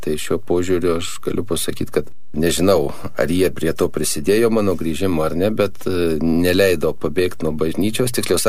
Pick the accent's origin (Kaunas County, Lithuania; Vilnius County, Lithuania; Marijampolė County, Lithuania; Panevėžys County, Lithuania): Kaunas County, Lithuania; Kaunas; gimiau, užaugau Vilijampolėje, Kaune